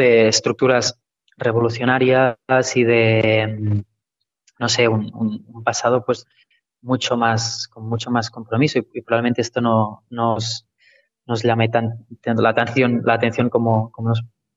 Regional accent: Catalonia, Spain; Yo pues vengo de Cataluña y allí pues también tenemos nuestro proceso de liberación

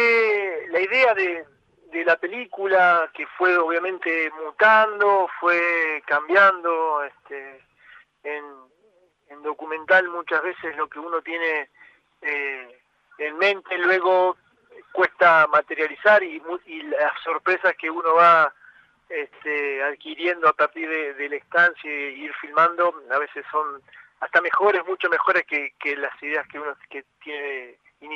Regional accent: Argentina; Nosotros como argentinos tenemos la suerte de haber tenido a Maradona y haberlo tenido a Messi

